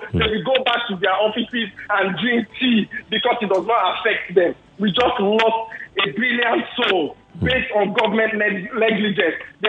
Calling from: Lekki, Lagos, Nigeria; I'm calling from Lekki.

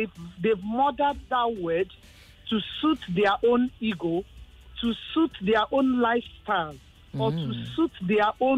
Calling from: Lekki, Lagos, Nigeria; I'm calling you from Lekki Azu.

